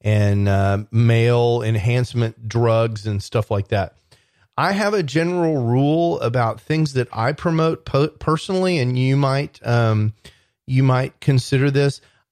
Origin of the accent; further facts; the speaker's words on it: Texas, United States; I live in Texas. A lot of gun talk here. It's because I'm from Texas.